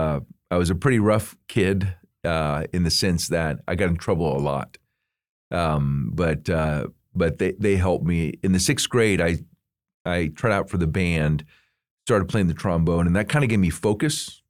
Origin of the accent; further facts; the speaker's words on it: Florida, United States; first language es; English is a second language; also born or lived in Puerto Rico; I was born in Puerto Rico. We moved to Florida when I was almost 8 years old. My dad was in politics. It got a little rough, and so he wanted to move us out of there. And so English is my second language.